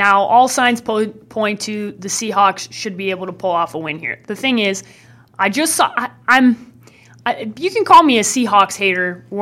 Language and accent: English; Chicago, Illinois, United States; I'm from Chicago, so I can't be a homer for Arizona.